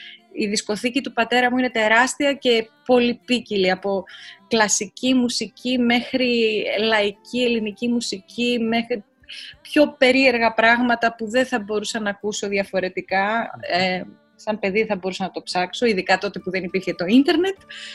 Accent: Thessaloniki, Central Macedonia, Greece; από την περιοχή του Καυκάσου, από τον Πόντο. Είναι ουσιαστικά πρόσφυγες και κατέληξαν κάποια στιγμή να βρεθούν και στη Θεσσαλονίκη, όπου εγώ γεννήθηκα, μεγάλωσα. Έφυγα κάποια στιγμή, αλλά επανήρθα στη βάση μου και ζω πια εδώ και εργάζομαι εδώ.

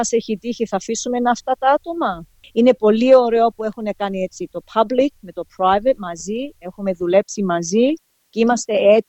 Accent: Greece; Είμαστε Έλληνες

